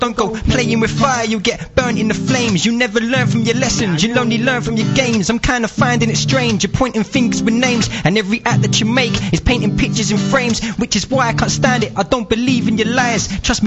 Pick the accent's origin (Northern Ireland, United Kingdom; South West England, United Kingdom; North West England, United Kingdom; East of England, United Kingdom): East of England, United Kingdom; Southend; we're both from Southend, so we're trying to start there first